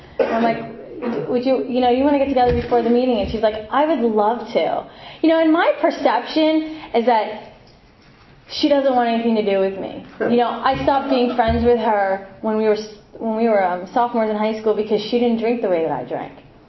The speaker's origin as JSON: {"language": "English", "town": "Ramsey", "country": "United States", "tie": "born or raised there", "said": "he's from my hometown, which I grew up in Ramsey, which is, like, about a half hour, 45 minutes, I guess, north of here"}